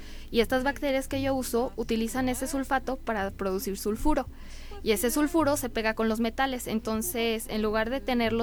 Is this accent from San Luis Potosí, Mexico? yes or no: yes; San Luis Potosí, Mexico; Sí, sí, yo soy potosina.